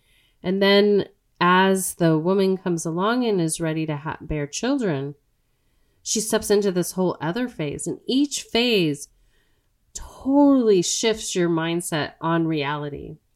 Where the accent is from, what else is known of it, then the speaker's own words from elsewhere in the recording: Southwest, United States; was teased greatly with that name growing up in the Southwest.